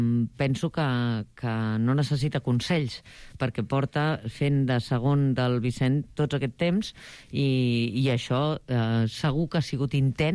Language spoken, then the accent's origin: Catalan; Barcelona, Catalonia, Spain; born there; les meves arrels emocionals estan a la Segarra. És a dir, quan em diuen d'on ets, jo sé que he nascut físicament a Barcelona, però no em sento d'allà.